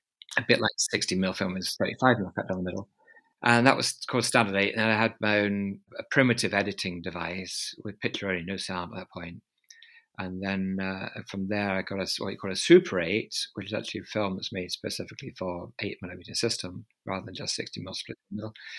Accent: London, United Kingdom; I was brought up in London

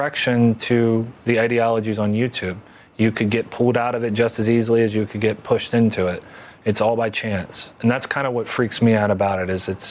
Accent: West Virginia, United States; It's no coincidence that I was from West Virginia in a disenfranchised community and I fell into this.

